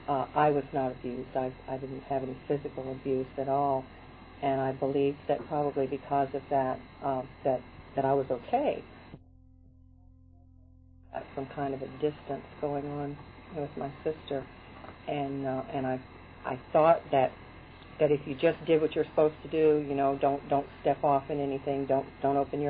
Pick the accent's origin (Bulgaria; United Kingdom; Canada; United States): United States; West Coast; I was raised on the West Coast, and I wandered back and forth from Indiana, Daddy's, back to the West Coast for a couple of years